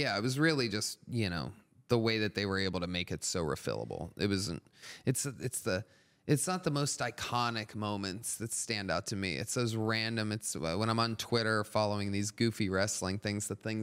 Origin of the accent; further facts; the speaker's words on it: Youngstown, Ohio, United States; Kelly Pavlik, an old boxer from my hometown of Youngstown